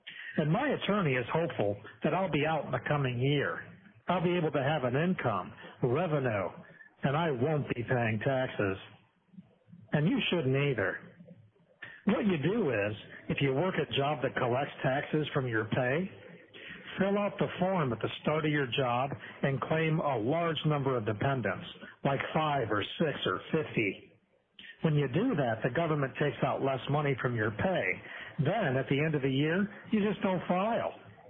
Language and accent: English; United States; The fact that I can't proves I'm a product of the American school system.